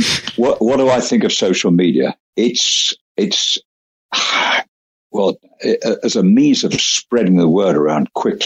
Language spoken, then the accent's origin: English; Warsaw, Masovian Voivodeship, Poland; We all used to drink in the same coffee bar in Warsaw, actually, and which is my hometown.